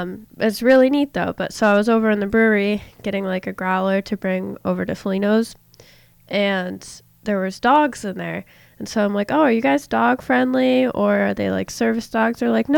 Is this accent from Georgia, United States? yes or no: no; New York, United States; And like we're from New York, obviously, and New York is like not dog friendly.